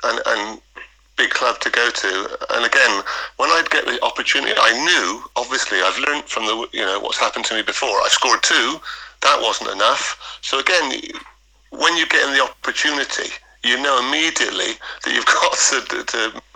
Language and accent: English; Bristol, South West England, United Kingdom; obviously I live in Bristol, I'm from Bristol, I've come back to Bristol for my children to grow up